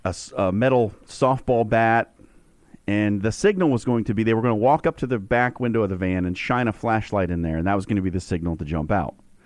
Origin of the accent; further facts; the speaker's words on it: Springfield, Nebraska, United States; So I grew up in Springfield, Nebraska for my high school years, which is the town south of the Omaha area, Platteview High School.